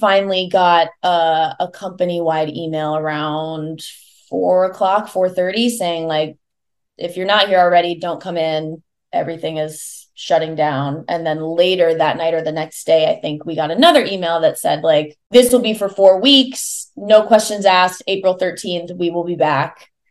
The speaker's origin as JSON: {"language": "English", "region": "Iowa", "country": "United States", "tie": "born or raised there", "said": "I am from the Midwest. I grew up in Iowa."}